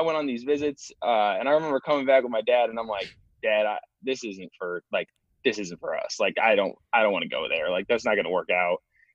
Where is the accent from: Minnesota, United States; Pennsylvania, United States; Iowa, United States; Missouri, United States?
Iowa, United States; Newton; like everyone from my hometown is, you know, big Iowa State guys because we're about 30 minutes from Ames.